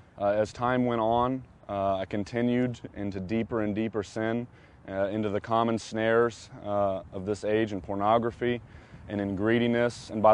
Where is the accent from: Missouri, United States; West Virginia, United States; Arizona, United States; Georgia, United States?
Missouri, United States; Columbia; I'm 22 years old, and I'm from Columbia, Missouri, in the United States here.